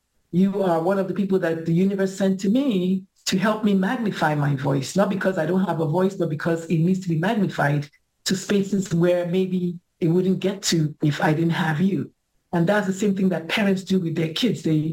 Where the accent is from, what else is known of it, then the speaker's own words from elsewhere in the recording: Nigeria; I'm a queer person growing up in Nigeria.